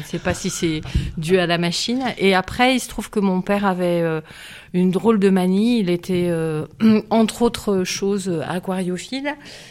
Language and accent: French; Bordeaux, Nouvelle-Aquitaine, France; Écoutez, je suis de Bordeaux, je prends mon train ce soir à 20h